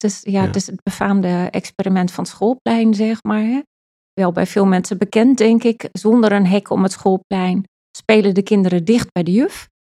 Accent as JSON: {"language": "Dutch", "region": "Gelderland", "country": "Netherlands", "tie": "born or raised there", "said": "Ik ben opgegroeid op de Veluwe met mijn ouders, een broer en 2 zusjes. Wij woonden op het platteland, dus bos en hei om ons heen, zeg ik altijd maar."}